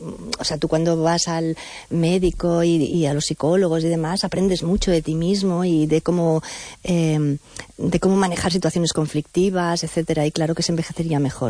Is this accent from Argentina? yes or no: no; Madrid, Community of Madrid, Spain; now in Vigo, Spain; yo llegué aquí a Vigo, de Madrid, imagínese